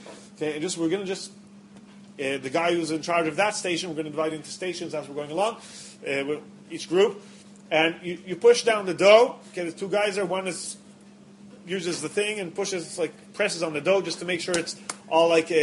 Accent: Israel; I'm an English-speaking Israeli, so I have my trouble with English words sometimes.

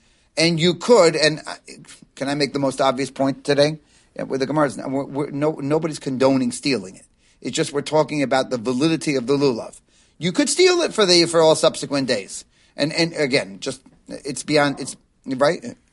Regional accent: New Jersey, United States; my visit over there to Jersey, to my home state.

